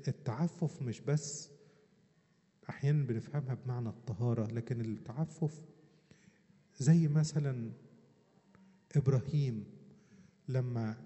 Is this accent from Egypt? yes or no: yes; Upper Egypt, Egypt; عندنا في الصعيد يودوا يعني يزوروا